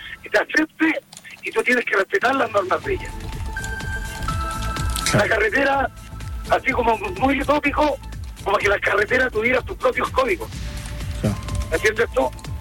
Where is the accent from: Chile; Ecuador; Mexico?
Chile; Cauquenes, Maule; yo soy de Cauquenes, el día viernes mañana me voy, o sea, más ratito me voy a mi casita a estar con mi familia.